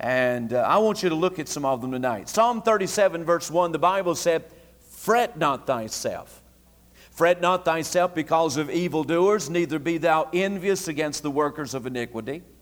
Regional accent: North Carolina, United States; Since I'm from North Carolina, I can talk about North Carolina.

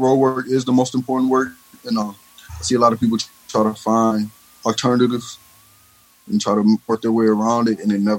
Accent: Grand Rapids, Michigan, United States; now in Lansing, United States; I'm from Grand Rapids, but I live in Lansing.

